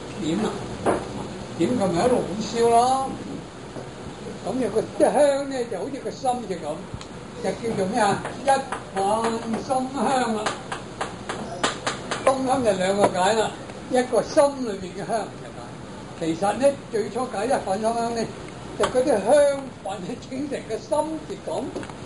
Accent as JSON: {"language": "Cantonese", "region": "Guangdong", "country": "China", "said": "另外有一種呢，我們廣東人呢，廣東人呢有隻時候"}